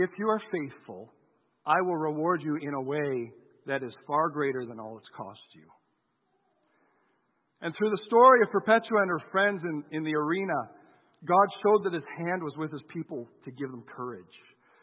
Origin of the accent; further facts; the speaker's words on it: Canada; I wouldn't expect you to put your hands up anyways, we're Canadian.